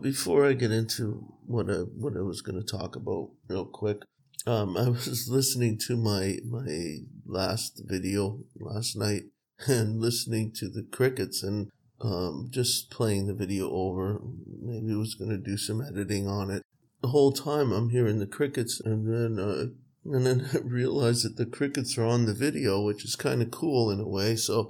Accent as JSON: {"language": "English", "country": "Canada", "said": "I don't know, I'm Canadian, but obviously it's that gun lobby thing in the US"}